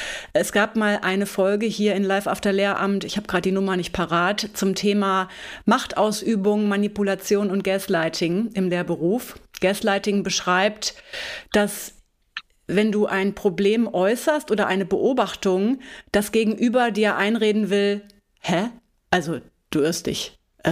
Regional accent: West Germany, Germany; Das ist überhaupt nicht im Bewusstsein von mir als, ja, Westdeutsche

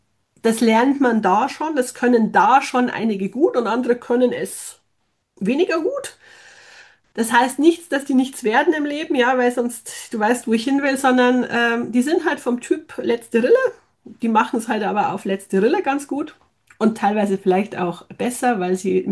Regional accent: Bavaria, Germany; Ich bin in Niederbayern geboren, aufgewachsen, bin nach einem Abstecher von nach München in die große Stadt

